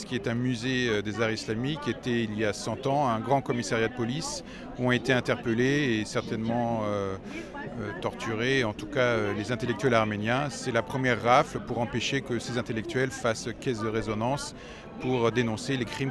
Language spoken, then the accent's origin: French; France; je suis de France, je suis français d'origine arménienne